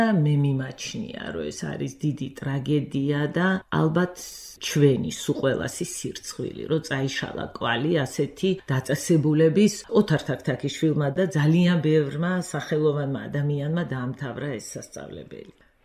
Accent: Tbilisi, Georgia; first language ka; ფაქტიურად ორივე სამშობლო გახდა თბილისი და აქ დავიბადეთ მე და ჩემი და. და ასეთ გარემოებაში, რომ ქართული ენა იყო ჩვენი მშობლიური, მიუხედავად იმისა, რომ დავამთავრეთ ორივე ჩვენ რუსული სკოლა.

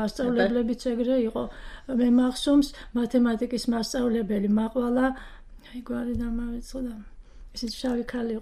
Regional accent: Tbilisi, Georgia; აი მე ხო ამდენი წელიწადი იქ დავიბადე და დღემდე იქ ვცხოვრობ. მარჯანიშვილიდან რომ მოვდივარ

